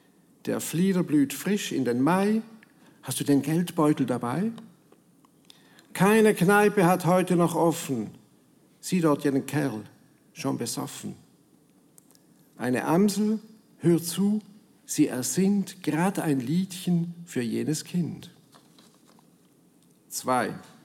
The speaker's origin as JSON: {"language": "German", "region": "St. Gallen", "country": "Switzerland", "tie": "born or raised there", "accent": "St. Gallen dialect", "lives_now": "Bern, Switzerland", "said": "Ich bin am Bodensee aufgewachsen, wohne aber in Bern, schreibe aber eben auch nebst hochdeutschen Gedichten Gedichte im St. Galler Dialekt."}